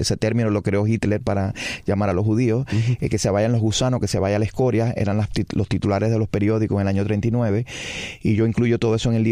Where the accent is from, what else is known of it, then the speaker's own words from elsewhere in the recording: Havana, Cuba; Pero creo que mi mamá nació ahí. Y nos mudamos a La Habana, crecí en La Habana.